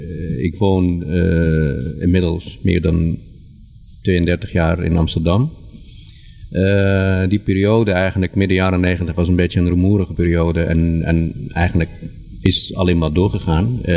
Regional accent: Egypt; now in Netherlands; En ik kom zelf uit Egypte, of ik heb een Egyptische roots.

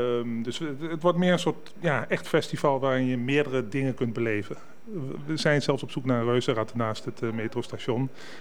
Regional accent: Overijssel, Netherlands; now in Amsterdam, Netherlands; ik ben eigenlijk ook een buitenlander in Zuidoost. Ik kom uit het Oostlandland, Tukker. Dus ergens ook een vreemdeling.

